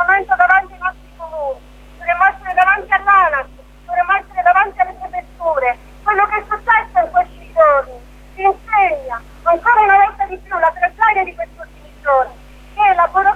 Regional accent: Arquata del Tronto, Marche, Italy; io vi parlo a nome di Arcuata del Tronto, io sono originaria di Arcuata

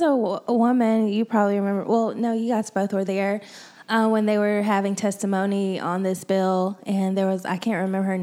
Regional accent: Georgia, United States; You see, in Georgia, my home state, is getting sued

